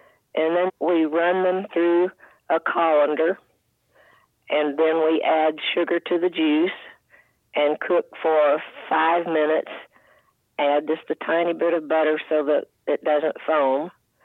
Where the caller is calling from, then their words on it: Nacogdoches, Texas, United States; Nacogdoches, Texas.